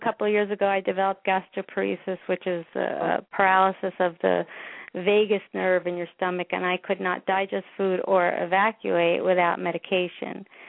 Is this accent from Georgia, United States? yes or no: no; New York, United States; I grew up in New York, in the New York tri-state area, about 30 miles outside of Manhattan.